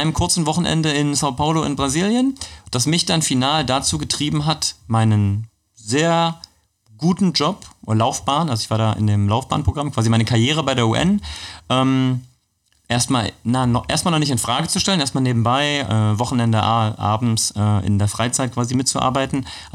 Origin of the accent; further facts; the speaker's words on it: Magdeburg, Saxony-Anhalt, Germany; born there; Ja, also ich bin in Magdeburg geboren.